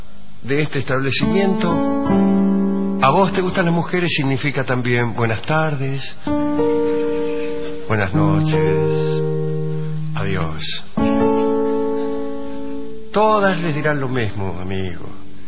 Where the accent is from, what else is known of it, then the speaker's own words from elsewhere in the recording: Argentina; Yo le digo, yo me he comido las uñas, como hombre argentino, se lo digo esta vez.